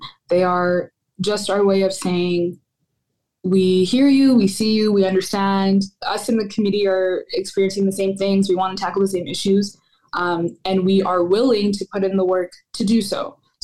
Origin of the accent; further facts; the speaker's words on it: Edmonton, Alberta, Canada; also born or lived in Khartoum, Sudan; I am from Edmonton, Alberta, as he said. I was born in Sudan, in Khartoum, and then moved here about 20 years ago, so Edmonton's now home.